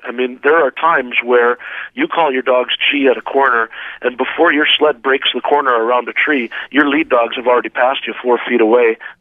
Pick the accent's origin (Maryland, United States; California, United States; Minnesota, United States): Minnesota, United States; Crookston; Well, the steps are a lot like, growing up around Crookston, you know, the only real hills we had were the edges by the rivers and things like